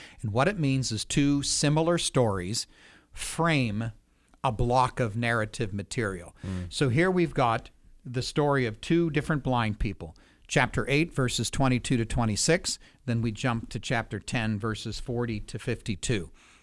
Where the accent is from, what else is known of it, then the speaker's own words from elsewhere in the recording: Pennsylvania, United States; also born or lived in Indiana / Chicago; growing up in Western Pennsylvania, hilly area. Then much of my life educationally was spent in Indiana.